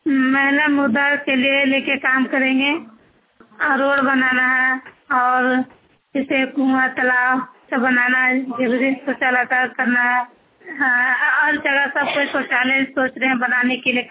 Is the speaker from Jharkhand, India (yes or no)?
yes; Hazaribagh, Jharkhand, India; और हजारीबाग के रहने वाले हूँ। इचाक प्रखंड के है